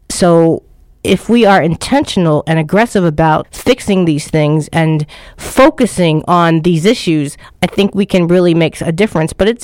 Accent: Baltimore, Maryland, United States; I grew up in Baltimore, I grew up in Ashburton, a relatively black middle class neighborhood.

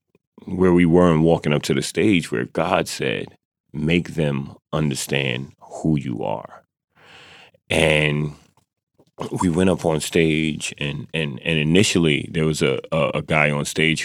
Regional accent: United States; So when I said I'm an American and people cheered, it was like, yes.

